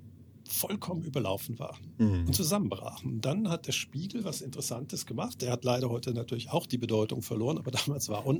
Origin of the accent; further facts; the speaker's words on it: Germany; moved away as an adult; now in Switzerland; Ich bin aus Deutschland als Investmentbanker in die Schweiz gezogen.